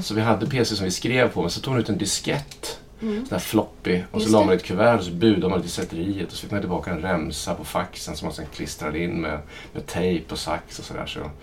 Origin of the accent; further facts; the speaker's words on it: Linköping, Östergötland, Sweden; Jag kommer från Linköping, inte Stockholm alltså. Växte upp där, klassisk där, villaförort. Pappa ingenjör, mamma hemma.